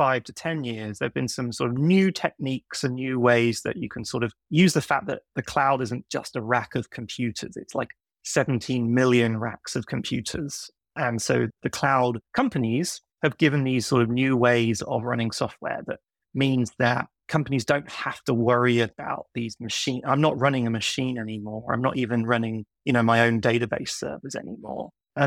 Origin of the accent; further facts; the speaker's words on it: United Kingdom; accent: somewhere between America and the UK; now in New York, United States; So I live in Brooklyn, New York. I have a bit of a strange accent because I grew up in the UK and I moved to New York in 2006. So 17 years ago.